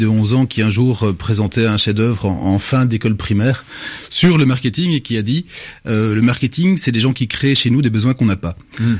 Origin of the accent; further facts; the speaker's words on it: Belgium; donc moi je viens de Belgique